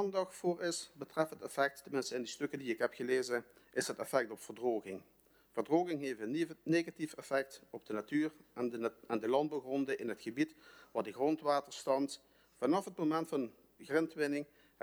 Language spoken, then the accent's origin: Dutch; Nagelbeek, Limburg, Netherlands; Ik ben geboren en getogen in Nagelbeek.